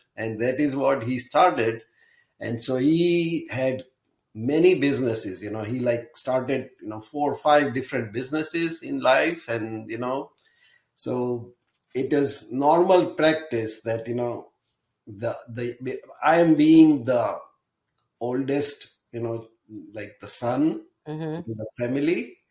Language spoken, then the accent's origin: English; Gujarat, India; born there; also born or lived in Mumbai; So I was born in India with a very small village in western part of the country. So it is called Gujarat. And then I, you know, moved to a big city